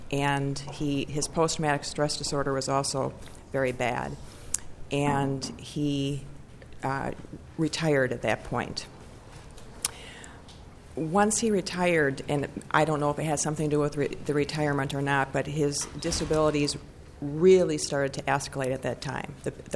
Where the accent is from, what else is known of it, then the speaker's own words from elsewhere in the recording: Burnsville, Minnesota, United States; I'm from Burnsville, and I'm nervous again today.